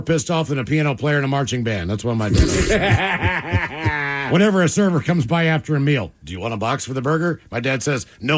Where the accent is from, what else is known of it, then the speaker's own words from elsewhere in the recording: West Virginia, United States; So I'm from West Virginia. There's a joke that, you know, we all date our cousins.